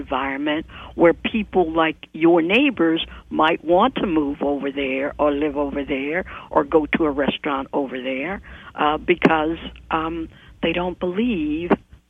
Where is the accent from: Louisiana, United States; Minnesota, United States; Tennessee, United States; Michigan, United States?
Louisiana, United States; When I was growing up in the South and living in what we call in Pontchartrain Park, which was middle class, working class